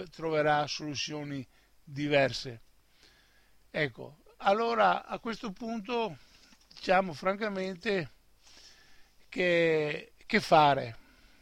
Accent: Veneto, Italy; Noi evidentemente non ci interessa come Veneto Serenissimo Governo e come patrioti veneti

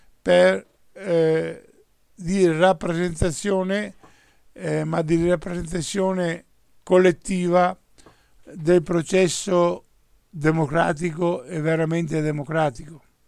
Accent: Veneto, Italy; Noi che siamo veneti, che abbiamo avuto una repubblica indipendente e autonoma per centinaia e centinaia di anni

